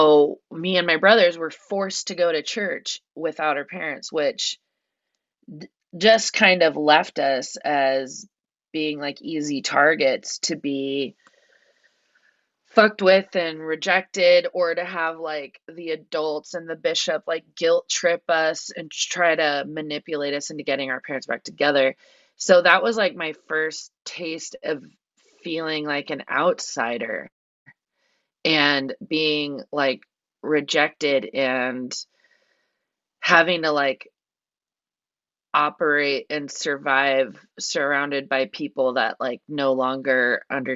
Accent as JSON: {"language": "English", "town": "Napa", "region": "California", "country": "United States", "tie": "born or raised there", "said": "I grew up in Napa, California, where adults hate youth, especially in the 90s."}